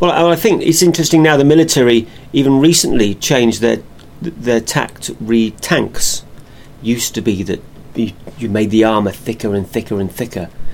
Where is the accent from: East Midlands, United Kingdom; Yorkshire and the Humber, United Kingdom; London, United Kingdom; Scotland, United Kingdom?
East Midlands, United Kingdom; Northampton; Never family from Birmingham, but I'm from Northampton. That's right, Daventry.